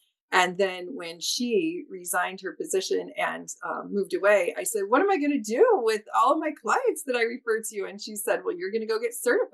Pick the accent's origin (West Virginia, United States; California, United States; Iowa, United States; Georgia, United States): Iowa, United States; born there; also born or lived in Texas / New Hampshire / Florida; So I've moved 38 times in my life, but I was born in Iowa, and I went to my undergrad university was at Iowa State University.